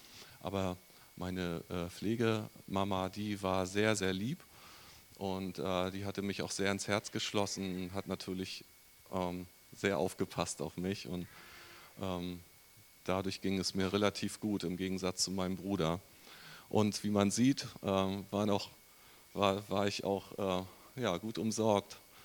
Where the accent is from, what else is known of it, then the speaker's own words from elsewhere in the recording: Wismar, Mecklenburg-Vorpommern, Germany; born there; im Juni 1969 geboren worden und viele denken vielleicht in Schwerin. Nein, ich bin ein Ostseekind. Ich bin in Wismar geboren.